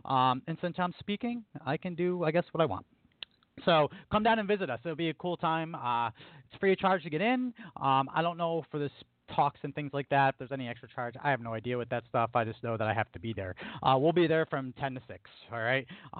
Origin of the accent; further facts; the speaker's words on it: Albany, New York, United States; But, you know, we're from Albany, we're from New York.